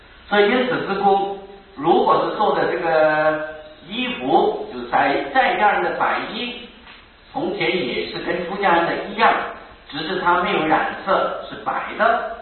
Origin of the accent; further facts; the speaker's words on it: China; 那么我们中国人没有这个习惯